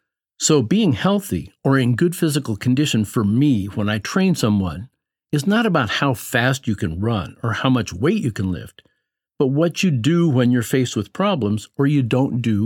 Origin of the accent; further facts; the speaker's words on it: New York, United States; Sure. I'm from New York, and I came here last August to do a university degree in athletic training.